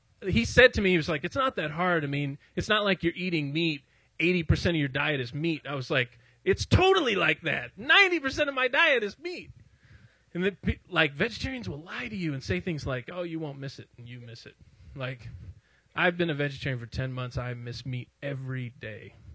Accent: Chicago, Illinois, United States; I'm from Chicago. It's all pop.

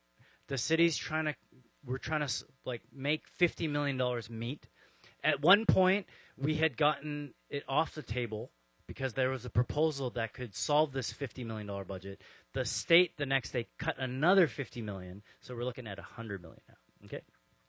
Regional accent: Toronto, Ontario, Canada; I'm from Toronto

